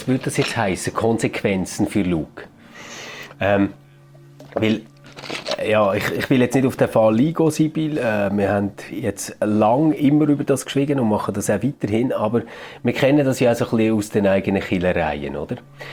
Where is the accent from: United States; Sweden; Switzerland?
Switzerland; oder bei uns in der Schweiz.